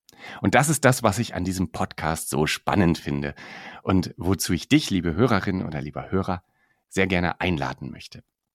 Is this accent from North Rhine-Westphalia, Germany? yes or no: yes; Münster, North Rhine-Westphalia, Germany; als Münsteraner kenne ich Gronau natürlich ein bisschen.